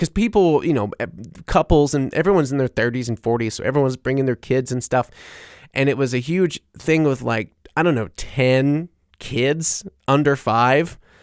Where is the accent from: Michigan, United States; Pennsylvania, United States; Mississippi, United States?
Mississippi, United States; born or raised there; moved away as an adult; also born or lived in New Orleans; now in Germany